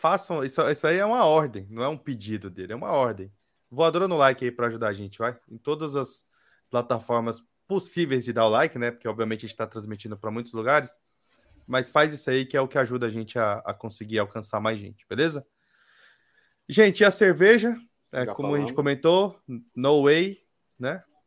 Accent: Brasília, Federal District, Brazil; Eu sou de Brasília, né?

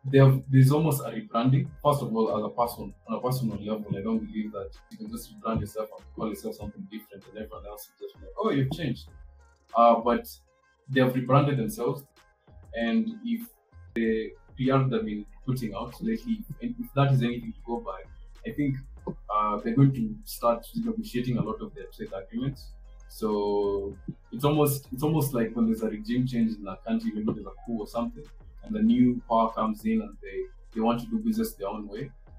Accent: Kenya; it's very essential that even as a Kenyan, we keep up with whatever is going on.

